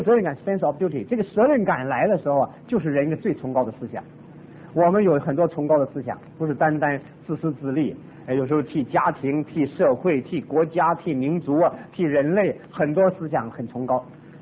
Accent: Taiwan; 我从台湾来，我实在晓得台湾的教会。

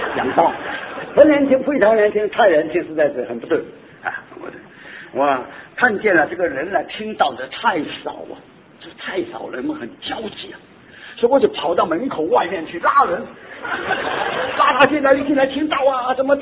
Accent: Guangdong, China; 你们中间我都广东人来着

